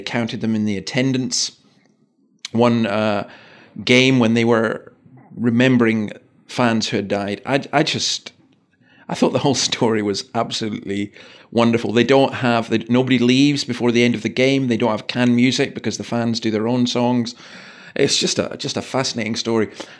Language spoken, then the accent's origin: English; Scotland, United Kingdom; as a Scotsman